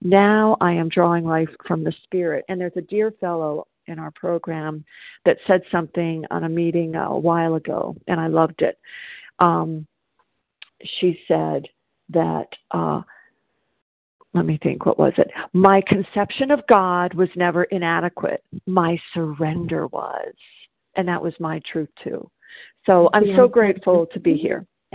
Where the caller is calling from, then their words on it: South Carolina, United States; I'm calling from South Carolina